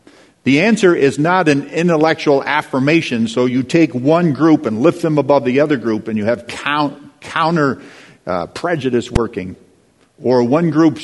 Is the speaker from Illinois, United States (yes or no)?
no; California, United States; So I'm from the San Joaquin Valley in California. It's 200 miles wide, 450 miles long.